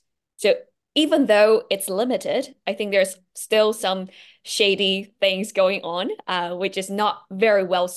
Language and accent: English; China; English is a second language; Yeah, maybe I can jump in since I'm from China.